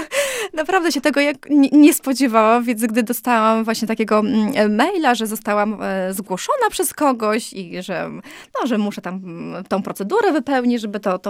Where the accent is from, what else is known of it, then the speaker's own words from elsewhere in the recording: Śniadowo, Podlaskie Voivodeship, Poland; ja pochodzę ze Śniadowa